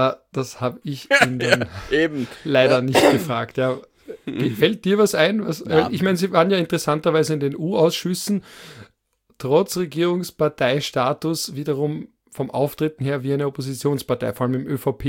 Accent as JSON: {"language": "German", "region": "Vorarlberg", "country": "Austria", "said": "Und ich komme aus Vorarlberg."}